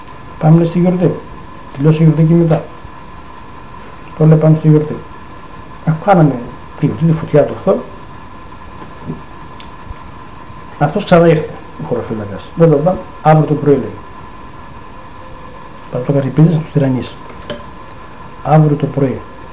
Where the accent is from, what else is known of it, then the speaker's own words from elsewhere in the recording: Lagkadas, Central Macedonia, Greece; Είμαστε από το Λαγκαδά